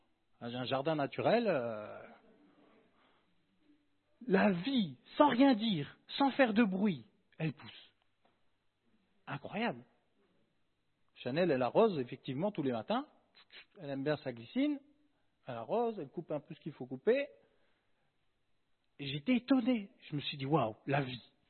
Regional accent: France; Je suis un bon français.

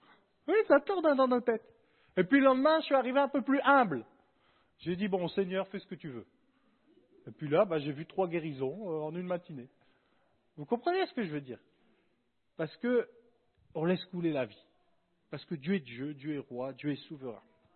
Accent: France; Je suis un bon français.

